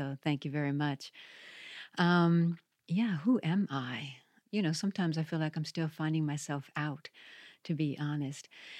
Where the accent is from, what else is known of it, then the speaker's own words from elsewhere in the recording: New York, United States; that was a real strength for me, was my church growing up in New York.